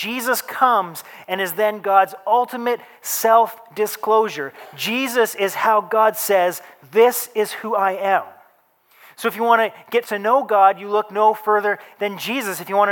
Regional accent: Victoria, British Columbia, Canada; You know, I grew up in Victoria, BC. Most of my life, moved here just about 3 years ago with my family.

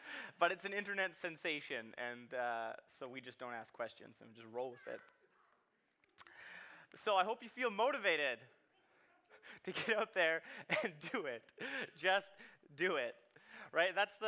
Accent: Canada; I'm not going to shout like he did. Maybe if I get fired up, I will later, but I'm Canadian, so I'm just going to take it slow.

